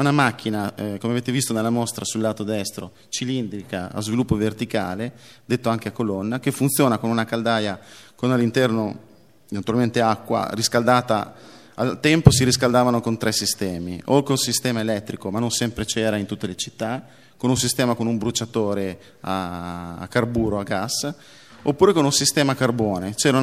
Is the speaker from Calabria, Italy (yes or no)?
no; Emilia-Romagna, Italy; Io sono romagnolo, quindi Arezzo è in Toscana, molto vicino a casa mia